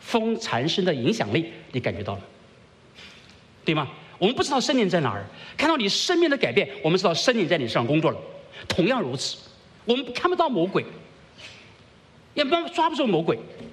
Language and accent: Chinese; China; 我们认为人死了就变成鬼，这是我们中国人想法